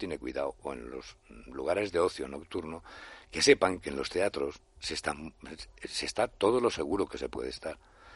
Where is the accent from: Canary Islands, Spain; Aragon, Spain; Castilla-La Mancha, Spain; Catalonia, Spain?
Aragon, Spain; Zaragoza; Vamos, iremos en su momento a Zaragoza, a mi tierra